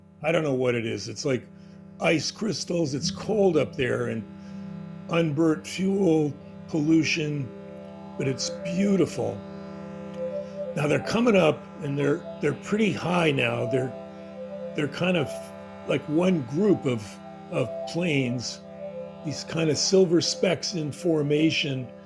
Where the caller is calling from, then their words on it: Nova Scotia, Canada; I'm calling from Nova Scotia. I'm on the coast, and I'm on the south shore in a rural area